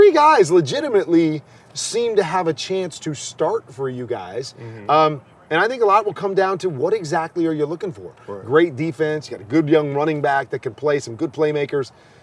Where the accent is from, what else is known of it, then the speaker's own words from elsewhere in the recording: Midwest, United States; also born or lived in Arizona; I'm from Arizona, and I don't like the humidity. I mean, I grew up in the Midwest, so I get it.